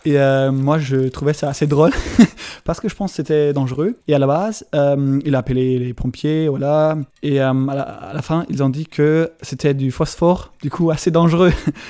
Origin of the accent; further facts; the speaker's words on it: Stuttgart, Baden-Württemberg, Germany; French is a second language; 22 ans, et je viens d'Allemagne, de Stuttgart